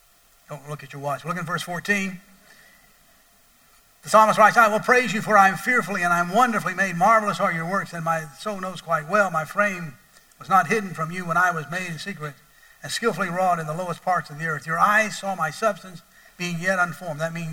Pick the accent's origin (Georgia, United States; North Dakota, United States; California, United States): Georgia, United States; Atlanta; born there